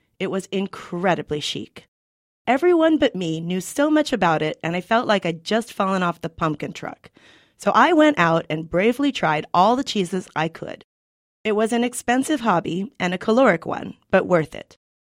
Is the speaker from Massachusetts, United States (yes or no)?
yes; Newton, Massachusetts, United States; When I was growing up in Newton in the 70s, I was unaware that there were more than five kinds of cheese.